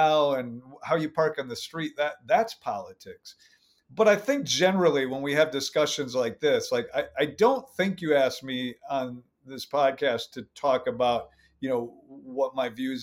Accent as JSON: {"language": "English", "town": "Minneapolis", "region": "Minnesota", "country": "United States", "tie": "born or raised there", "also_born_or_lived": "Wisconsin", "moved": "as an adult", "lives_now": "Dallas, United States", "said": "We moved about 2 years ago from Minneapolis. I had lived my whole life in the Midwest, Wisconsin and Minneapolis. And I was like, you know, I'm done with feet of snow and all of that."}